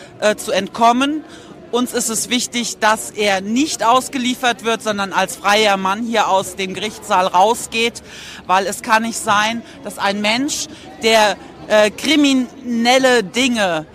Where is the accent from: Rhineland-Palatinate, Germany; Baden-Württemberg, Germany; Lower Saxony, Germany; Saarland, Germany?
Rhineland-Palatinate, Germany; Mainz; ich komme aus Mainz. Und das ist in der Nähe von Frankfurt, ja.